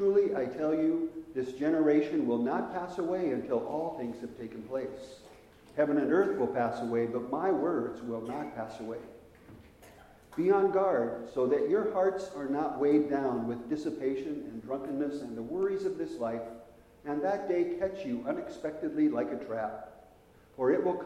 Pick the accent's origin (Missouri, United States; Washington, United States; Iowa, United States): Iowa, United States; As a child growing up in Iowa, I can remember being fascinated by clouds.